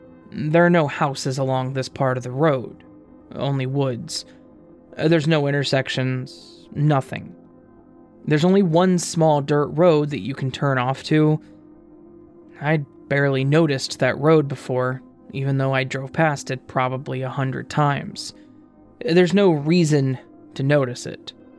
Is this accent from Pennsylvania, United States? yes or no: yes; Pittsburgh, Pennsylvania, United States; I remember telling her my name and that I was from Pittsburgh